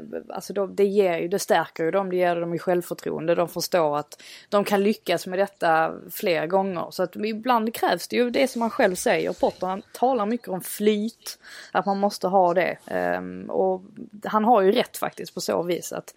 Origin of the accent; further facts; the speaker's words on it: Skåne, Sweden; Men det gör ju för att det är så jobbigt som skåning att säga hårda R, var.